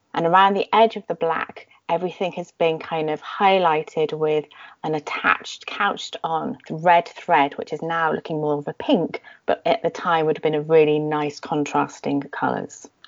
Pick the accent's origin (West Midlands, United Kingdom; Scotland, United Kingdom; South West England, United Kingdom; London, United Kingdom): South West England, United Kingdom; Bristol; From growing up in Bristol, I know that Summer Progress in 1535 was to the West Country.